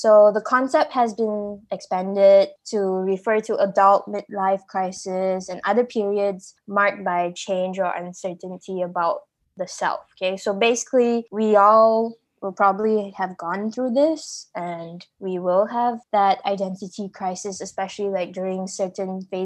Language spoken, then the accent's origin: English; Malaysia; my dad is Indian, but from Malaysia. So, I don't know, growing up, because I grew up in Malaysia